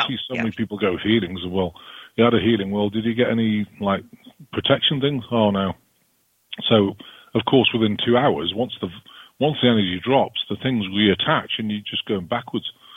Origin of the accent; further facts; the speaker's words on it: United Kingdom; You know, I'm British. I'm a little OCD and everything else.